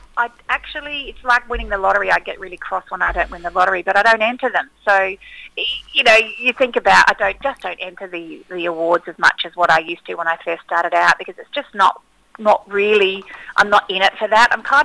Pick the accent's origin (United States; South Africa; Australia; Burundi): Australia; Yeah, but I'm such an Aussie. I love Australia.